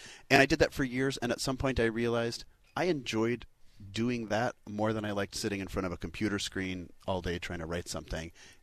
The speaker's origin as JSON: {"language": "English", "town": "Chicago", "region": "Illinois", "country": "United States", "tie": "born or raised there", "said": "So I'm a Chicagoan by birth."}